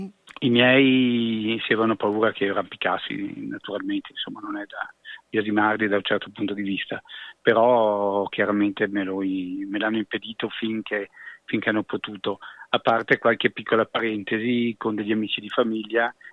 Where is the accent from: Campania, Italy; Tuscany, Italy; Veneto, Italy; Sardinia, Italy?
Veneto, Italy; Agordo; born there; also born or lived in Turin; io sono originario di Listolade, da genitori tutti e due di Listolade. E poi però sono nato ad Agordo, penso di essere uno degli ultimi nati in casa, sono nato praticamente in una casa di vicino alla piazza.